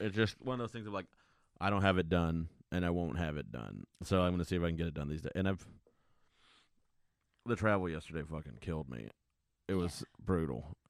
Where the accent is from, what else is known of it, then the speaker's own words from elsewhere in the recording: Ireland; See, I am Irish. I am.